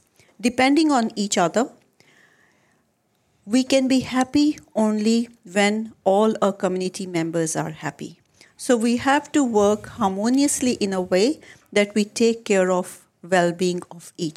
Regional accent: India; I was born and brought up in India, where, you know, our friends were Sikhs, Muslims, Christians

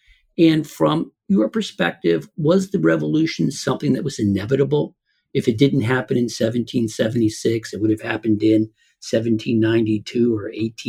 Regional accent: Massachusetts, United States; Now, I grew up in Massachusetts. We were required every year to make a pilgrimage to Lexington and Concord.

